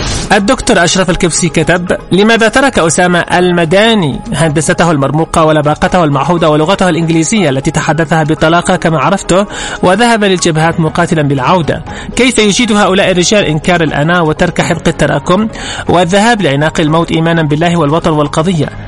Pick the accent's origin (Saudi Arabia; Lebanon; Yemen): Yemen; هذه الحرب حولت التهديد والخطر الكبير علينا كيمنيين إلى فرصة لبناء أقوى منظومة دفاع بحري في المنطقة